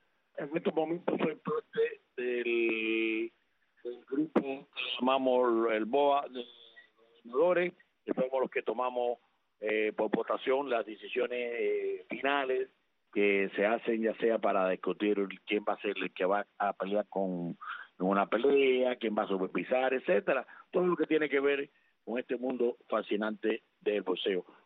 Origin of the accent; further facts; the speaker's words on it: Cuba; now in Florida, United States; donde yo he vivido en 1980, que fue cuando yo emigré desde Cuba. Aunque soy médico en este país del 1984